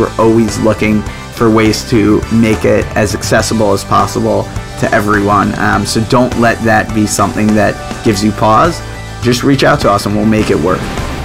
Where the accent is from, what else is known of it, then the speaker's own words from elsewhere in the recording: Greenwich, Connecticut, United States; I'm from Greenwich, Connecticut